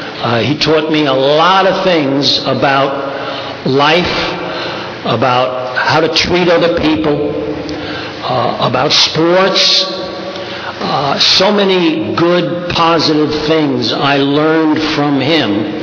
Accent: Brooklyn, New York, United States; Part of that reason is growing up in New York, and specifically Brooklyn

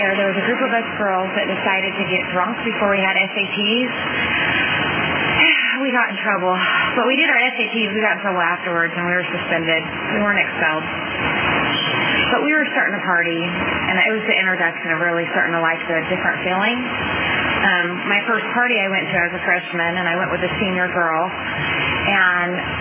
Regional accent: Lemoore, California, United States; I am a Portuguese, Italian, Scandinavian, and what's my other name? Oh, Basque. Born and raised in Lemoore, California, and I grew up there like my father.

